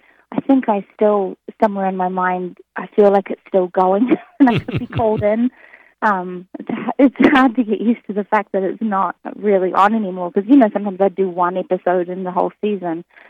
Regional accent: New Zealand; I'm from New Zealand, so I can handle a lot of rain because it never stops raining in New Zealand.

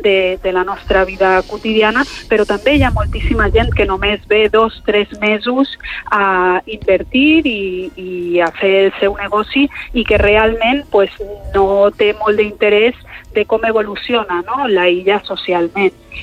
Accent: Ibiza, Balearic Islands, Spain; also born or lived in Dortmund, Germany; vaig néixer allí a Dortmund, que era on vivia la meva abuela. Si no, hagués nascut també a Eivissa i bé, però bueno, com bé has dit, porto aquí tota la vida.

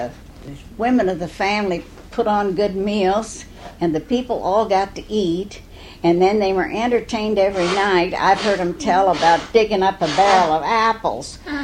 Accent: Aurora, Indiana, United States; born there; I was born on April 8, 1898, in Aurora, Indiana. My parents lived in Aurora at that time.

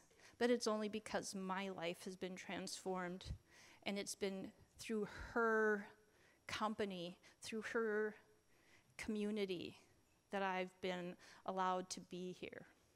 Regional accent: Minneapolis, Minnesota, United States; I grew up in Minneapolis. And I grew up at a time when it was okay for kids to run out and play outside, and hands always in the dirt.

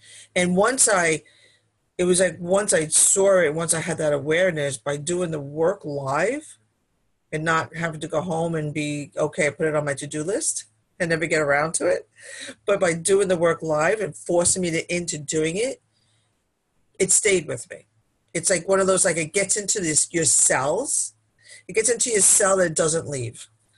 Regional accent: Brooklyn, New York, United States; I've been a mind, body, and soul person my whole entire life, even though I grew up in Brooklyn. So I was like a street gal.

